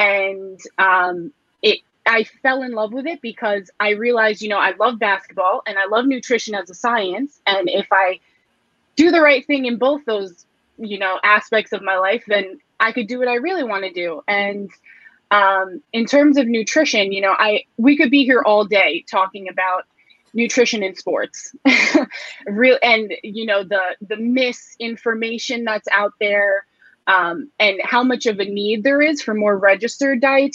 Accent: New York, United States; Yeah, I mean, I'm from New York, so I'm a Knicks fan through and through.

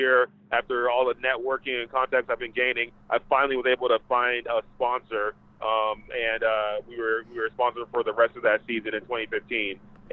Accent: Dallas, Texas, United States; I'm originally from Dallas, Texas

